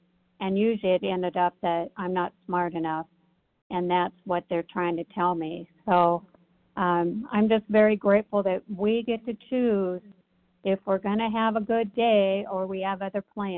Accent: Tennessee, United States; I'm from I'm from Tennessee.

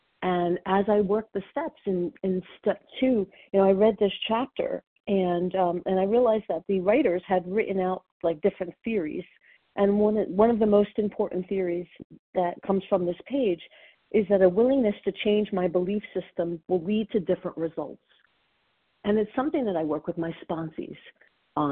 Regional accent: New Jersey, United States; I'm from New Jersey.

